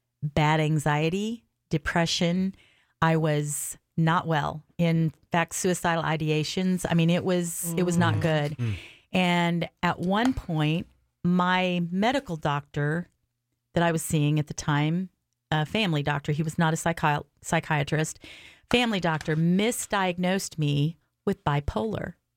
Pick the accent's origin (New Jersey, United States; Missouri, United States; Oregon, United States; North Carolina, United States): Missouri, United States; Missouri was also fighting, and I'm from Missouri, so that's where I had my first abortion.